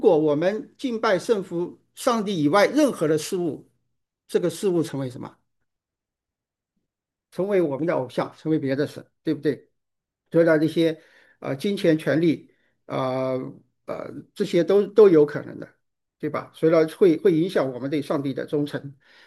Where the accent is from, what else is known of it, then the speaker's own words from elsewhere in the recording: China; 那我们是来自一个中国这个 culture 里面，